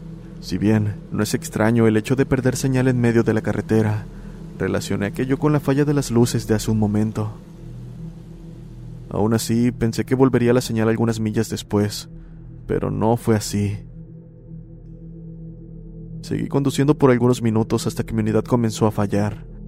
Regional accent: Nuevo Laredo, Tamaulipas, Mexico; soy de Nuevo Laredo, Tamaulipas

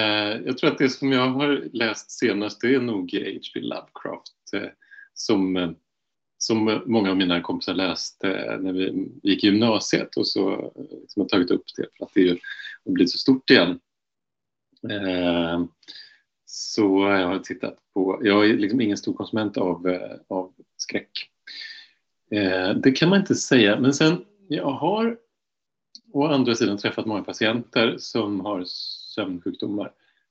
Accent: Sundsvall, Västernorrland County, Sweden; also born or lived in Borås; Jag är uppvuxen utanför Sundsvall och i Borås. Det kan man säga är därifrån jag kommer.

